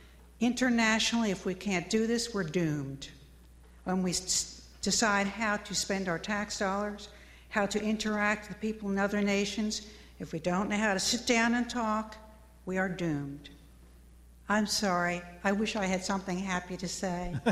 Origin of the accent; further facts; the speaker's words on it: Hickory, North Carolina, United States; from Hickory. I prefer the face-to-face contact type of thing. I don't do computers. And everywhere I go in Hickory, I talk with people.